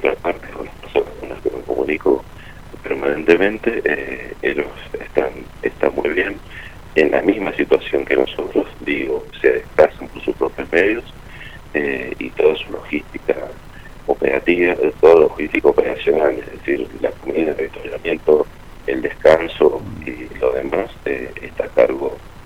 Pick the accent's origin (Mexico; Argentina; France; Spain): Argentina; San Juan; orgullosamente podemos decir que somos de San Juan, que fue la primera provincia en ofrecer una ayuda integral